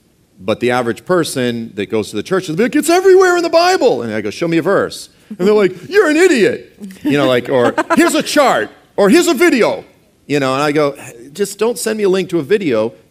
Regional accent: Boston, Massachusetts, United States; I'm sorry, I'm from Boston.

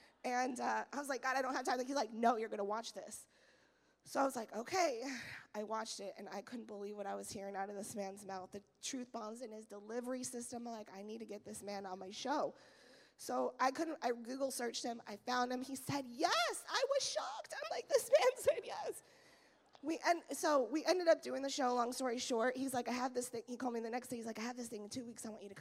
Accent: Arizona, United States; I'm from Arizona. Our election was stolen

